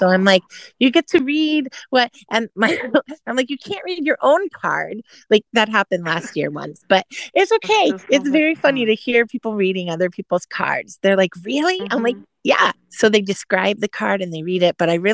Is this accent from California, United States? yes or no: yes; California, United States; also born or lived in Indiana; now that I live in Florida, and because I grew up in California and life was in California, and then I lived in Indiana and it would be snowing.